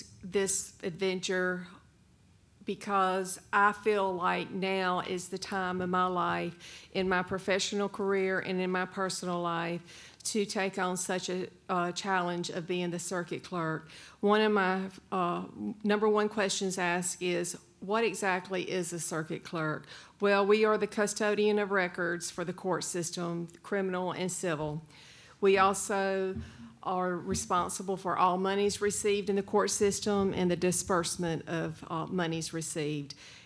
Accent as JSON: {"language": "English", "town": "Bay Minette", "region": "Alabama", "country": "United States", "tie": "born or raised there", "lives_now": "Daphne, United States", "said": "I'm a lifelong resident of Baldwin County. I grew up in Bay Minette and graduated from Baldwin County High School in 1984."}